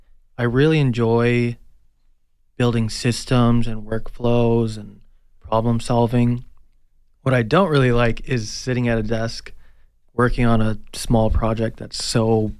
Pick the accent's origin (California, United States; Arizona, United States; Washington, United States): Arizona, United States; Tucson; Yeah, so I'm from Tucson, Arizona, born and raised.